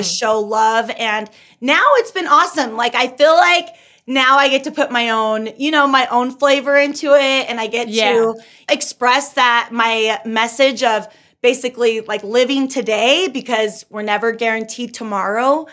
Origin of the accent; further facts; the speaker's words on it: California, United States; now in Utah, United States; I'm originally from California, but got I live it. In Utah now.